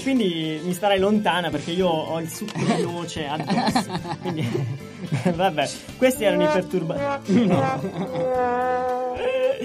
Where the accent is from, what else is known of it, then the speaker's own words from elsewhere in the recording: Noci, Apulia, Italy; erano venuti a suonare a Noci, nel mio paese, in piazza